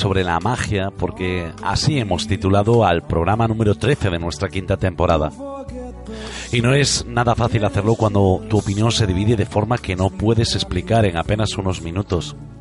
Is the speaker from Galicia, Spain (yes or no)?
yes; Galicia, Spain; Soy gallego y, como decimos aquí, a ver las ailas.